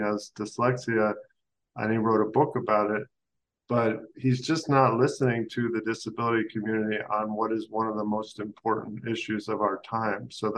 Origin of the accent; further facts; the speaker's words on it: California, United States; now in Sacramento, United States; I grew up in Southern California, so in some ways this is coming home for me, but it had been 30 years since I had lived in the state. I never lived in Sacramento, which is where I am.